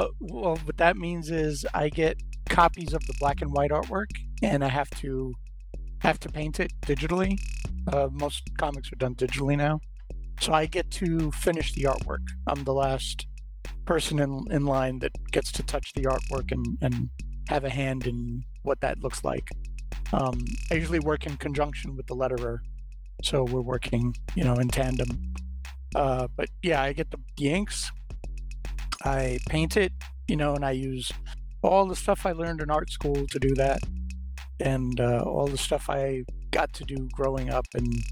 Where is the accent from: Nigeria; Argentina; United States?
United States; New York; I'm from New York, right? So take the subway everywhere.